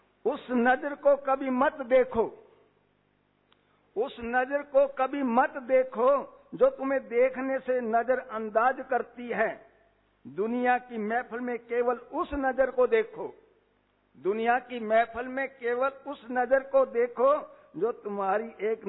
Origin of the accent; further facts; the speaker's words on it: Karnal, Haryana, India; मैं करनाल का रहने वाला हूं